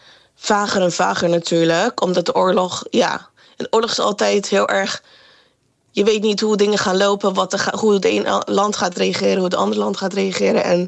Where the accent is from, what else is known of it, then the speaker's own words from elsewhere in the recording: Iran; Dat is iets wat wij ook treuren als Iraniërs.